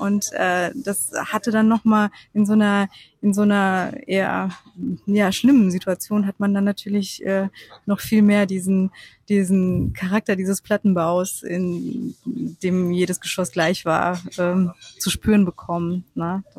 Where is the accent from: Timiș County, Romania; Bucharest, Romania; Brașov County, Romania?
Bucharest, Romania; Ich bin in Rumänien aufgewachsen bzw. geboren und in Bukarest. Und da war jetzt die Gegend, in der ich dort gelebt habe, natürlich sehr von dem kommunistischen Plattenbau stark